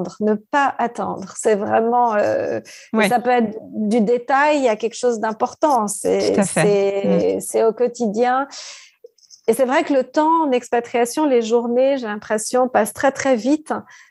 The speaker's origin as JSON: {"language": "French", "country": "Switzerland", "said": "Alex est autrichien et moi, je suis suisse."}